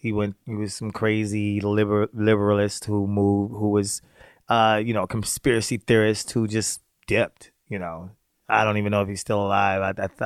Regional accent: Baltimore, Maryland, United States; also born or lived in Virginia; I grew up in Baltimore, the projects of Baltimore City.

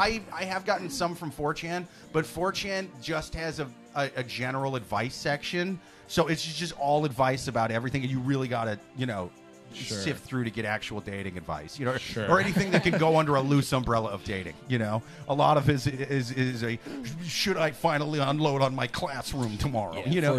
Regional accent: Iowa City, Iowa, United States; I'm from Iowa City, Iowa, which is just north of a town called Riverside, Iowa.

